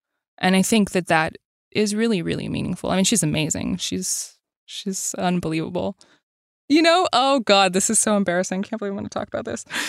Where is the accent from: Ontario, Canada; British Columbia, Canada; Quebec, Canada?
Quebec, Canada; Montreal; My mother is from Quebec. I grew up in Montreal.